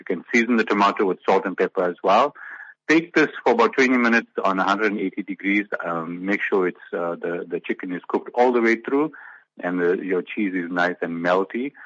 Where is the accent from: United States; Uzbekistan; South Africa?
South Africa; Durban, KwaZulu-Natal; I was born and brought up in Durban, with Durban in my veins.